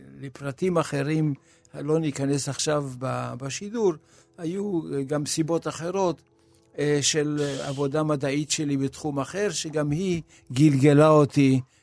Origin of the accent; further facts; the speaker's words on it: Haifa, Haifa District, Israel; born there; אני נולדתי בחיפה. ונולדתי לא רחוק מן הגנים הבהאים.